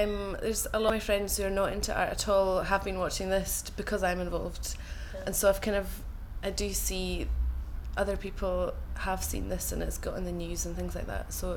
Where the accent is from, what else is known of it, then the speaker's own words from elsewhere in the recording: Benbecula, Scotland, United Kingdom; now in Glasgow, United Kingdom; Yeah, I grew up on Benbecula, which is a really small island in the Western Isles on the northwest coast of Scotland. I think there's about a population of about 2,000 people, but it's quite small. So I grew up there and then moved to Glasgow for university.